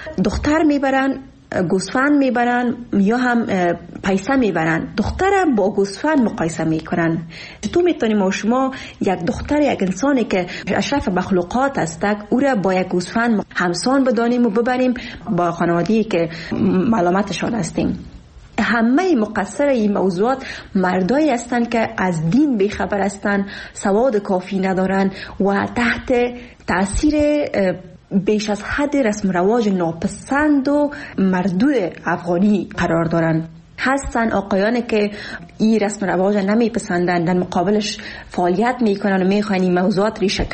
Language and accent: Persian; Afghanistan; من زن افغان هستم،